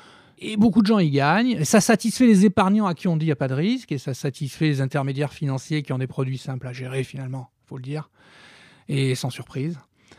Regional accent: Nice, Provence-Alpes-Côte d'Azur, France; Est-ce que je suis bien ou mal placé en tant que niçois pour parler du ministère de l'Industrie?

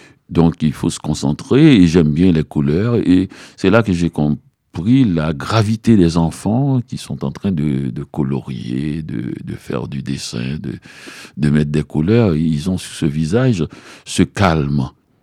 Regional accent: Montreal, Quebec, Canada; Dans le froid. Je viens de Montréal.

